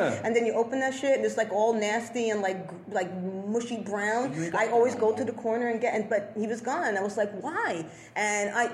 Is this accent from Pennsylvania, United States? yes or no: no; Bronx, New York, United States; at least I grew up in the Bronx. So at least I still got that.